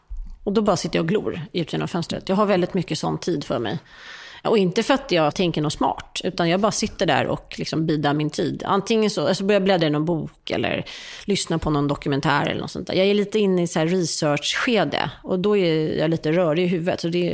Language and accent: Swedish; Stockholm, Stockholm County, Sweden; also born or lived in United States; Men jag är då född på Östermalm och uppväxt där större delen av min uppväxt. Mm. Och även hela mitt vuxna liv, förutom 4 år när jag bodde i USA.